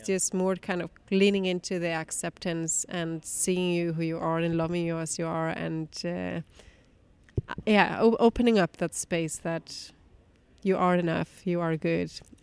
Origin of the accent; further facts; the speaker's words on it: Iceland; So originally I'm from Iceland. So I also see with that, even though I've not lived in that many countries as you have, I've also had the background of moving a lot. I think I've counted probably 17 addresses